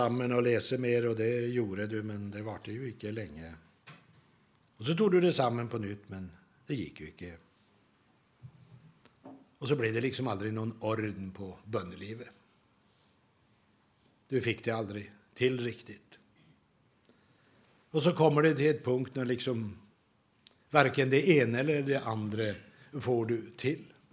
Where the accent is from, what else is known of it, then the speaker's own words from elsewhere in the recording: Sweden; så förstod jag att jag fick det brevet för att jag var svensk.